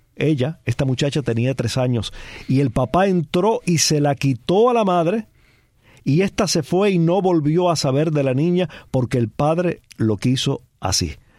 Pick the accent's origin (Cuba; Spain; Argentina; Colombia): Cuba; soy cubano de a pie y no tengo internet.